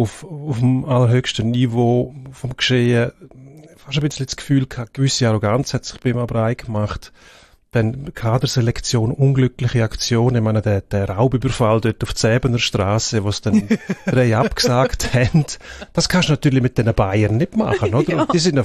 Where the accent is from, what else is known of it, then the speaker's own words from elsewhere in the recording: Switzerland; als Schweizer bist du immer noch der Aussenseiter gewesen